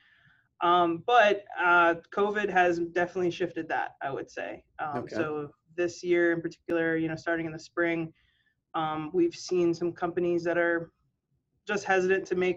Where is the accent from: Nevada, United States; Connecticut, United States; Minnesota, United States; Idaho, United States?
Connecticut, United States; Bristol; Yeah, I grew up in Bristol, Connecticut.